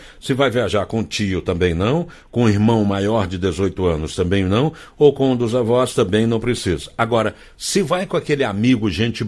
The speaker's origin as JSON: {"language": "Portuguese", "region": "Minas Gerais", "country": "Brazil", "tie": "born there", "said": "Belo Horizonte, que é a capital do estado onde eu nasci"}